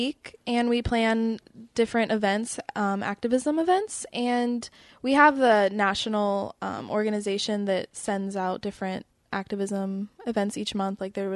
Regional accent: Fishers, Indiana, United States; also born or lived in Tennessee; But I went to school in Fishers, Indiana, so I've lived there for about 10 years.

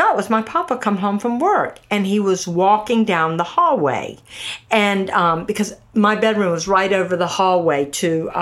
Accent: Durham, North Carolina, United States; I said, "Oh, I grew up in Durham. Where in Durham does she live?"

